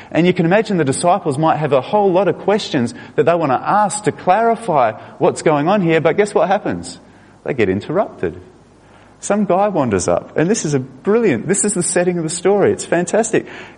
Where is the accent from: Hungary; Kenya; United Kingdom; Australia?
Australia; now in Los Angeles, United States; I'll just hop off the bus here, just say, hang on, because I'm an Australian.